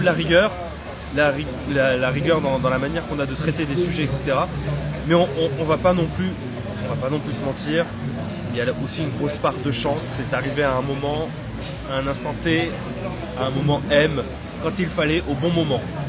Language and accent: French; Bordeaux, Nouvelle-Aquitaine, France; Moi je suis de Bordeaux. Du coup, donc j'habite à Bordeaux actuellement